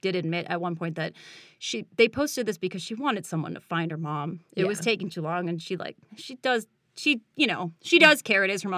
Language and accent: English; Chicago, Illinois, United States; I'm 14F from Chicago. That was me.